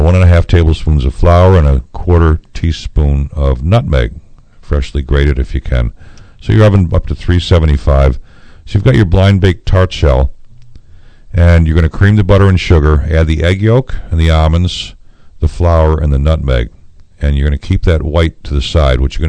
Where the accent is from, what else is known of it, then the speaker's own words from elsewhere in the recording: Syracuse, New York, United States; Of course, I'm from Syracuse, so we have those.